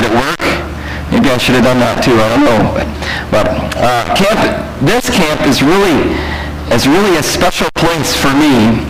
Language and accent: English; Nebraska, United States; also born or lived in Kansas; I was born in Kansas. My family's from Nebraska.